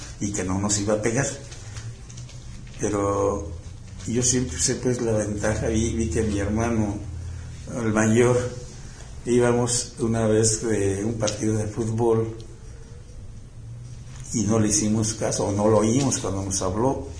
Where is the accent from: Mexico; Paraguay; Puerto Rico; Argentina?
Mexico; Pátzcuaro, Michoacán; also born or lived in Sonora; volver a mi pueblo, pues, uh-huh. O sea, a Pátzcuaro.